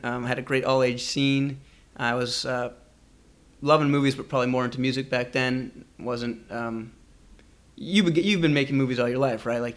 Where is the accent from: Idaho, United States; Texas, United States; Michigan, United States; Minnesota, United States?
Minnesota, United States; St. Louis Park; I'm from Minnesota, just outside of Minneapolis. St. Louis Park, to be exact.